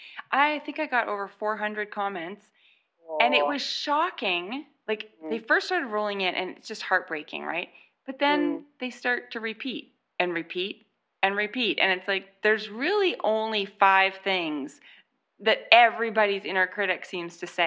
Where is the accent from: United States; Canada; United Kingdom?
Canada; accent: Canadian; I'll just read to you in my Canadian accent.